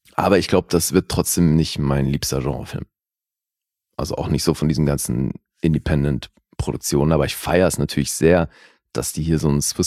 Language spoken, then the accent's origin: German; Switzerland; als Schweizer feiere ich das natürlich